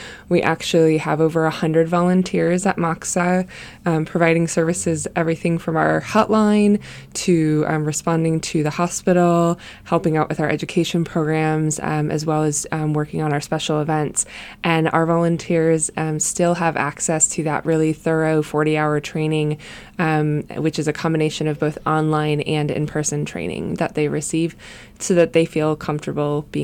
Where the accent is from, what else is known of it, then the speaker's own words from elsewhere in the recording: Wisconsin, United States; now in Kansas City, United States; So I was born and raised in Wisconsin and found my way to Kansas City about 18 years ago.